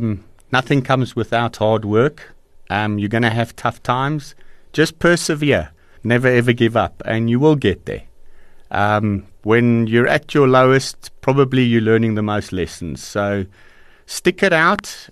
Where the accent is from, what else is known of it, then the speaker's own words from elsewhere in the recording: Ficksburg, Free State, South Africa; Yeah, I think growing up in Ficksburg, small little Eastern Free State town, my dad was the school principal